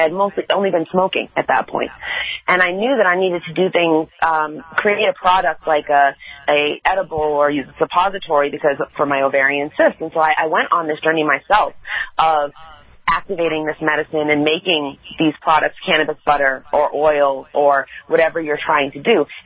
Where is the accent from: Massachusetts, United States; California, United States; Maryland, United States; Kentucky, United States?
Massachusetts, United States; Boston; and I'm from Boston, and so Massachusetts has come very far in these last couple of years